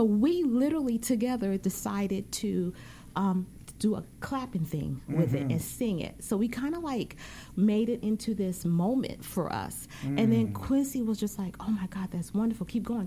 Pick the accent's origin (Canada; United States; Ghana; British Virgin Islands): British Virgin Islands; I was coming from the Virgin Islands, from the British Virgin Islands.